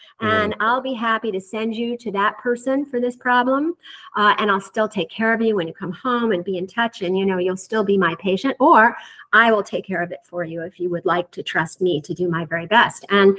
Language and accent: English; Manhattan, New York, United States; And living in Iowa, that, you know, was a big decision for me growing up in Manhattan, you know, after training in Iowa to decide to practice, live there and practice and raise a family.